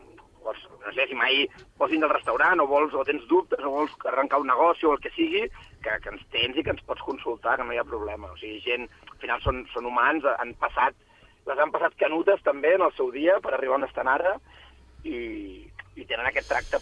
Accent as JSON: {"language": "Catalan", "town": "Barcelona", "region": "Catalonia", "country": "Spain", "tie": "born or raised there", "said": "nascut i viscut a Barna, però la part paterna és de la comarca de la Noguera, a prop d'Artesa de Segre, un poble que es diu Boada, molt petitó."}